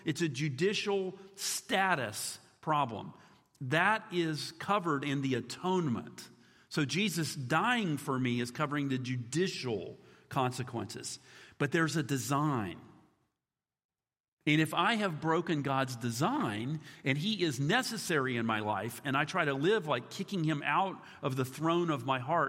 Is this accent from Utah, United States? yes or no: no; Atlanta, Georgia, United States; born there; also born or lived in North Carolina / West Virginia; Now, there in the South, I was born in Atlanta. I lived a little bit in North Carolina. I lived in West Virginia, and I've been back in the South the rest of my life.